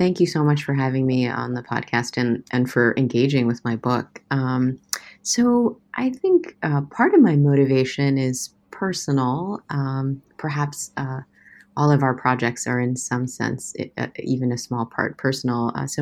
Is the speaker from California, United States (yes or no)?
no; Missouri, United States; suburb of Kansas City, Missouri, and that's where I spent kind of formative years of my childhood, and I grew up around immigrants in the Korean church community and also around American friends in school and in the neighborhood.